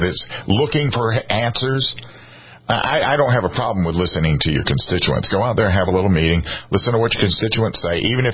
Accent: Columbia, United States; I grew up in Columbia.

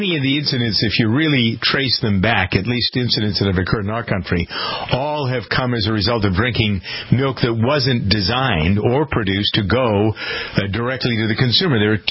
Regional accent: Framingham, Massachusetts, United States; it's a real dairy farm in my hometown of Framingham, Massachusetts.

